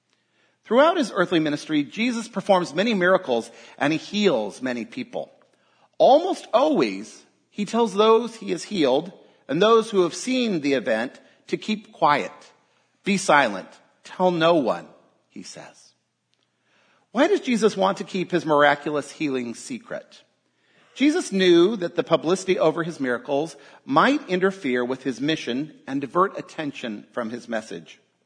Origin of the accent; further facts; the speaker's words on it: Utah, United States; Growing up in Utah, among the Mormons, Easter was a popular secular holiday, but not necessarily a popular religious one.